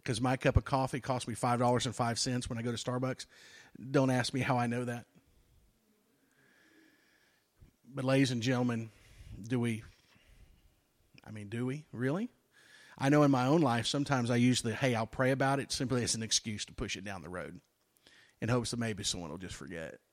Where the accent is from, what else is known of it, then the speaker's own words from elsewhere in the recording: Texas, United States; we're from Texas, and we do things big in Texas.